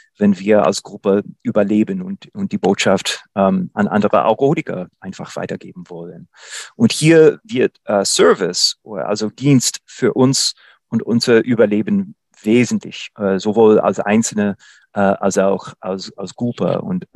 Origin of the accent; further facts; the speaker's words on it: Buffalo, New York, United States; German is a second language; in meiner Heimatstadt Buffalo, ich komme aus Buffalo in den Vereinigten Staaten, USA